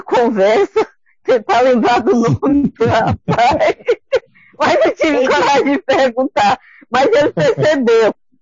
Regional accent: Acre, Brazil; da minha cidade eu vim para a capital do Acre, no caso, né? Então, já era lá da minha terra natal.

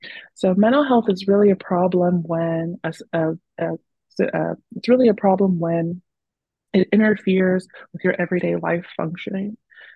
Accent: Sacramento, California, United States; also born or lived in England / Illinois / Nevada; Yeah, so I grew up mostly in Sacramento, California. My dad was in the Air Force, and so we did a little bit of moving around when I was a kid. We went to England, and then we came back to the States

